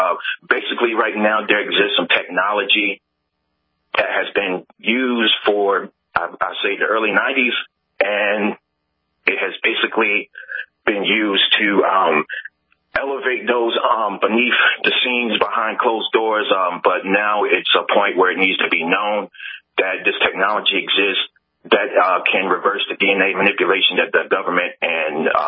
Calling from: North Carolina, United States; from Great Dogwood State, North Carolina.

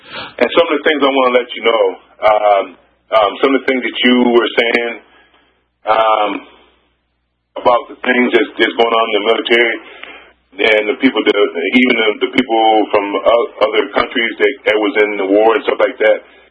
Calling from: Maple Grove, Minnesota, United States; I'm calling from Maple Grove, Minnesota.

